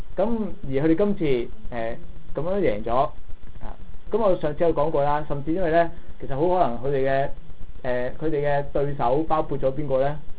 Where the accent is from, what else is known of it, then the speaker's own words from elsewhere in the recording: China; 我都覺得幾醜嘅，即係我身為中國人咧